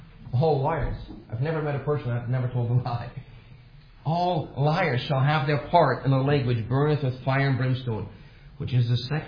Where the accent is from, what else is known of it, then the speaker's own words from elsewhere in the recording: Germany; I grew up in Germany.